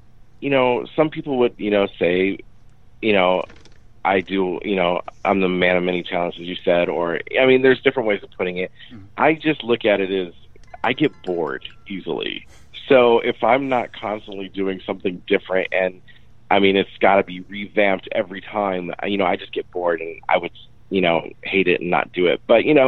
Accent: Michigan, United States; now in Los Angeles, United States; You know, I grew up in Michigan. I went to college in Phoenix, and then I moved to LA to, you know, pursue singing.

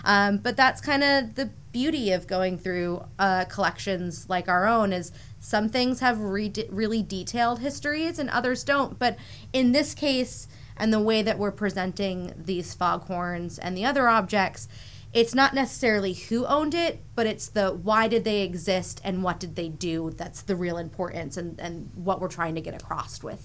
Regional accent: Maine, United States; growing up in Maine, have very distinct memories. My grandfather would help a buddy lobster fish off the coast of Port Clyde

